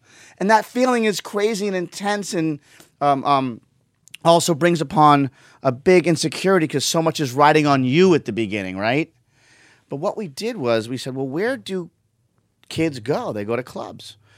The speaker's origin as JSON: {"language": "English", "town": "Boston", "region": "Massachusetts", "country": "United States", "said": "Now, I got lucky because I was from Boston, working in Boston"}